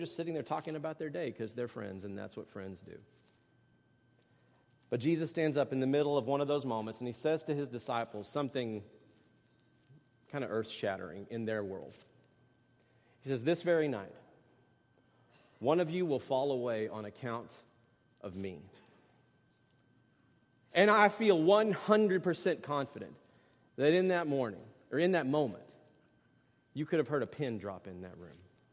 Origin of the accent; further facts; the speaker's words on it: Texas, United States; I know this one, because I'm from Texas.